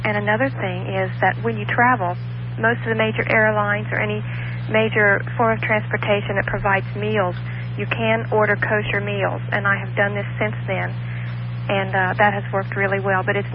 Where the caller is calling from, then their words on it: Valrico, Florida, United States; Hello, I'm calling from Valrico